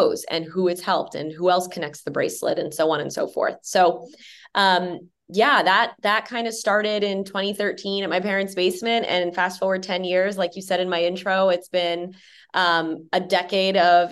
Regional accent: New Jersey, United States; Yeah. So I grew up in New Jersey. I went to a school in New Jersey.

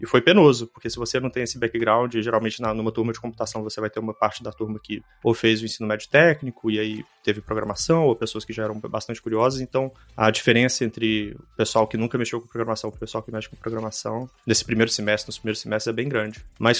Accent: Belo Horizonte, Minas Gerais, Brazil; Sou mineiro, sou de Belo Horizonte. É, foi a sua primeira pergunta, é verdade. Sou de Belo Horizonte, nascido lá, cresci lá, me formei lá na UFMG, em ciência da computação.

